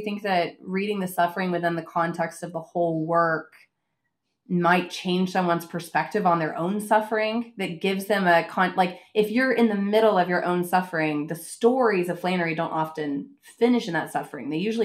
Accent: Texas, United States; Being a Texan, I say everything wrong

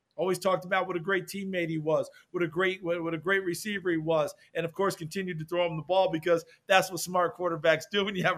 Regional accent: New York, United States; I grew up in New York State.

